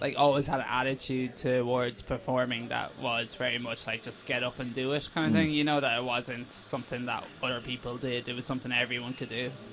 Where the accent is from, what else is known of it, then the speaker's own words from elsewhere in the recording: Athlone, Leinster, Ireland; I grew up in Athlone.